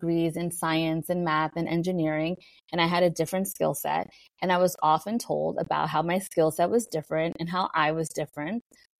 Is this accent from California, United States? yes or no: no; New York City, New York, United States; accent: New York; so I grew up in the Bronx and I went into corporate America, I would say very kindly, rough around the edges. So if you think I have a New York accent now